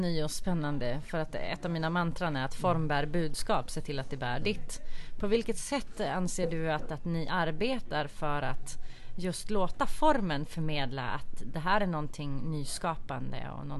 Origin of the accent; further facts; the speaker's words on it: Norrland, Sweden; accent: Norrland dialect; Och nu hör jag att min dialekt slår igenom, men jag är då från Norrland.